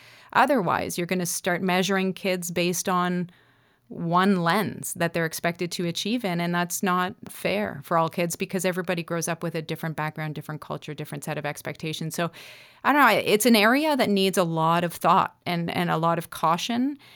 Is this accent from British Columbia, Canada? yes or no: no; Ontario, Canada; also born or lived in Nova Scotia; I think growing up in Northern Ontario